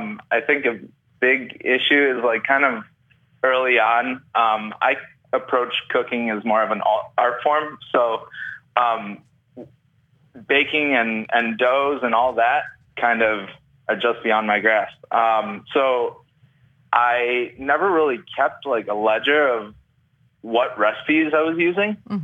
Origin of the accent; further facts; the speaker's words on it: Chicago, Illinois, United States; I'm from Chicago. I'm an avid home cook.